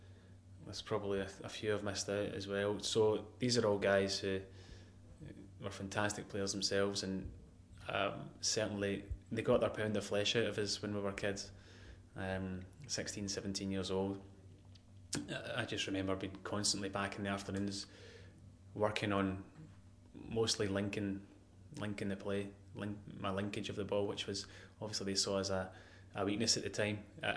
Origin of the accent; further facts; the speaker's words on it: Houston, Scotland, United Kingdom; And then in my street, where we grew up in Houston, Barry Lavetti, who's a St Mirren legend, lived in the house basically opposite.